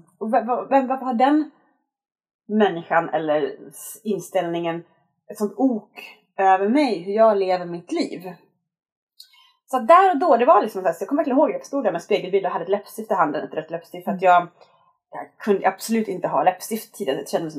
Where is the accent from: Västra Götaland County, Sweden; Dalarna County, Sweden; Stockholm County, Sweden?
Dalarna County, Sweden; Det var väldigt klassiska moramönster och kurbitsmönster, för jag är från Dalarna.